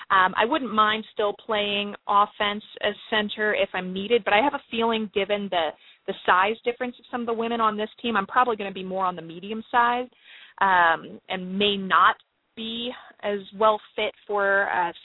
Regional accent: Orlando, Florida, United States; also born or lived in Washington, D.C.; now in Virginia, United States; I started boxing when I was about 16 years old in Orlando, Florida, which is my hometown, and continued boxing throughout the military until I found my home in Washington, D.C. I currently reside in Virginia

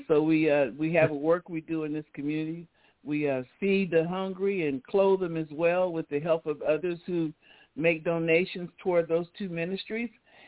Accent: Sacramento, California, United States; And my upbringing and growing up in Del Paso Heights, I saw a lot of violence, and it really hasn't changed.

